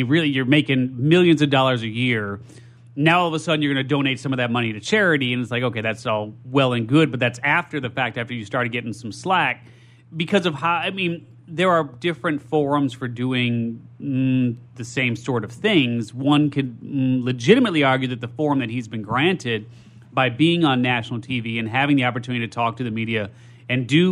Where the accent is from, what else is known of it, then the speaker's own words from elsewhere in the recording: Chicago, Illinois, United States; I come from Chicago.